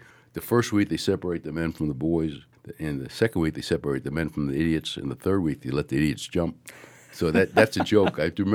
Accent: New York City, New York, United States; I was born in Manhattan, New York, in a section, believe it or not, was called Hell's Kitchen. It was a very tough section. We moved to Brooklyn when I was 12, stayed there until I was 17.

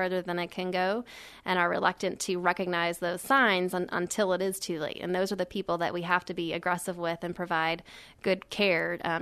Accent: Chicago, Illinois, United States; moved away; They are, and I'm from Chicago myself, and it did take a little bit of adjustment coming here in August

